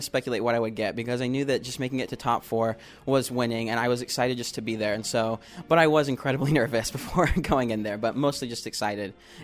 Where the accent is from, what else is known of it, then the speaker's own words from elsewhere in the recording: Willard, Missouri, United States; I'm originally from Willard, Missouri.